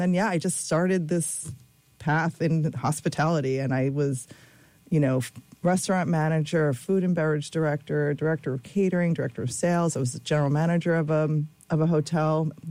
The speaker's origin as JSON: {"language": "English", "town": "Farmingdale", "region": "New York", "country": "United States", "tie": "born or raised there", "said": "I'm from Farmingdale, which is right in between Nassau and Suffolk."}